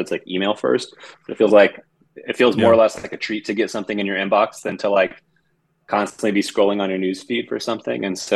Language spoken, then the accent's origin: English; Florida, United States; also born or lived in Tennessee; So I grew up in the South, from Tennessee originally, and mainly grew up in Florida. I'm one of eight kids, and I grew up in a Christian home.